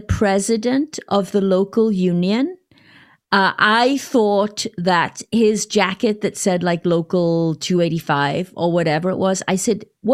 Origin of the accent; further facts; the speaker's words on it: Wales, United Kingdom; moved away as an adult; now in United States; I am indeed that rebellious farmer's daughter from Wales. I grew up in Wales, and I came to this country at age 23.